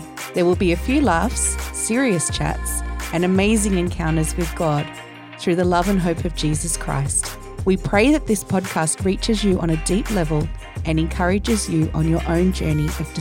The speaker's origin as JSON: {"language": "English", "town": "Sutherland Shire", "region": "New South Wales", "country": "Australia", "tie": "born or raised there", "also_born_or_lived": "Wollongong", "said": "But my family are all from Sutherland Shire originally. So, you know, even though I was born in the Gong, Mum and I came back up quite when I was quite young. Yeah. So grew up predominantly in the Sutherland Shire"}